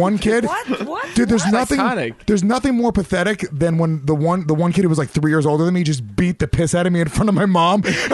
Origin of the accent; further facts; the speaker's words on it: New York, United States; West Aventura, New York.